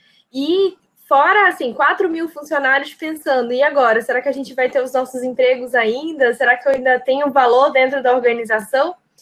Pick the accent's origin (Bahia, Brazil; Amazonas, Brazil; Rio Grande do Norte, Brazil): Amazonas, Brazil; Manaus; estamos representando a região norte, né? Somos de Manaus.